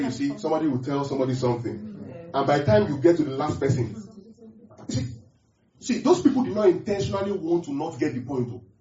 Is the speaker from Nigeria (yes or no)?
yes; South West, Nigeria; I come from the Yoruba part of the world, right? West Africa, West Nigeria, I'm from the West.